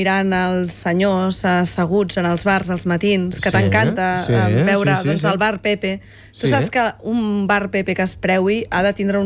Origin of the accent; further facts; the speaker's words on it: Miravet, Catalonia, Spain; Però al meu poble, Miravet, fan cantis i pitxells.